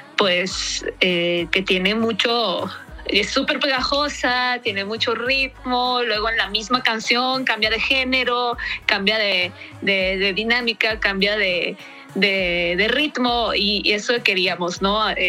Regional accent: Culiacán, Sinaloa, Mexico; born there; now in Mexico City, Mexico; yo nací en Culiacán, Sinaloa, pero ya estoy acá en la Ciudad de México. Yo creo que ya voy a cumplir 6 años acá

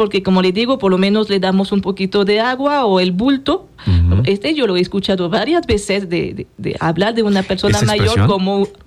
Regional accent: France; Y en mi país, en Francia, cuando se habla de las familias mexicanas

